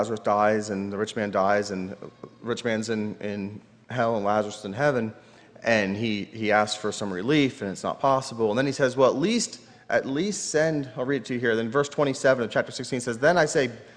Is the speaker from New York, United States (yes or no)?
no; Lancaster County, Pennsylvania, United States; growing up in Lancaster County, you have a certain ignorance or a certain naivety as to how easy it is to grow things.